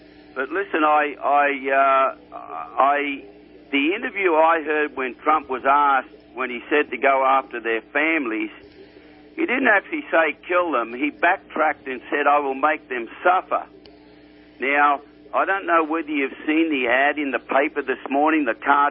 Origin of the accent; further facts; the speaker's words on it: United States; And I'm American, I love this country with a passion